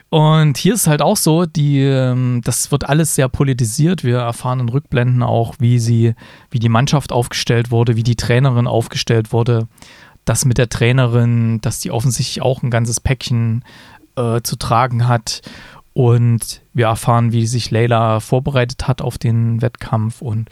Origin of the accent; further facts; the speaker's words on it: East Germany, Germany; ich bin ja auch in so einer Art System groß geworden damals in der DDR